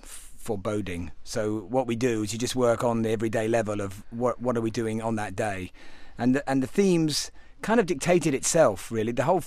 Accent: England, United Kingdom; I'm an English guy, I don't speak Spanish, I knew nothing about Mexico before I went there.

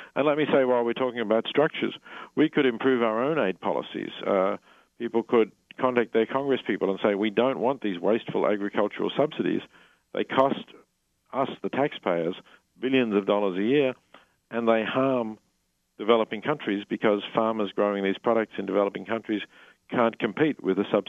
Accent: Australia; I'm Australian

